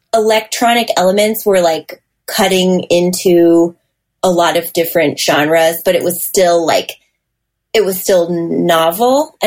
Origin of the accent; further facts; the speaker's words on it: Michigan, United States; he grew up out here and like I was from Michigan